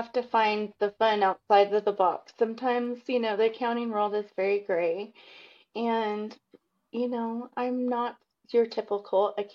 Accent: Roswell, New Mexico, United States; so I'm from Roswell, New Mexico, which is, yes, the alien city.

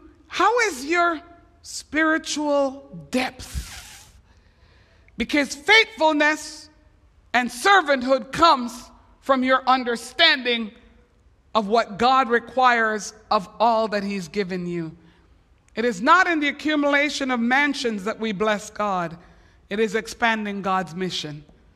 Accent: Jamaica; Please don't slap me. I am Jamaican. It's reflex.

